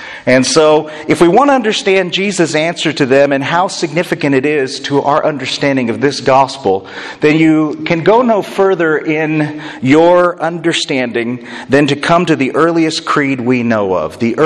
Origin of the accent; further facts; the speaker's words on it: Indiana, United States; So I'm from Indiana, and yeah, Indiana was the land of paradise, right?